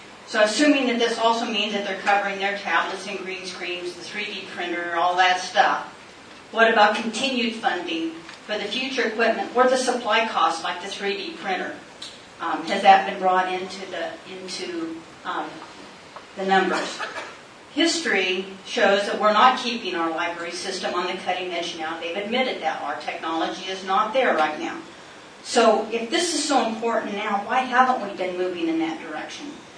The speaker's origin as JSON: {"language": "English", "town": "Glendale", "country": "United States", "tie": "born or raised there", "said": "I grew up in Glendale. I lived here in North Glendale for the past 20 years, so Glendale is very important to us."}